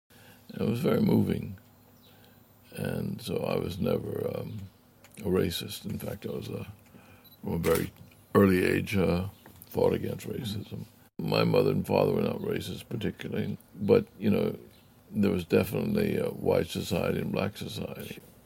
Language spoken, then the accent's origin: English; Venezuela; also born or lived in Louisiana, United States / Atlanta, United States; I was born in Louisiana and grew up in Venezuela, went to boarding school in Atlanta.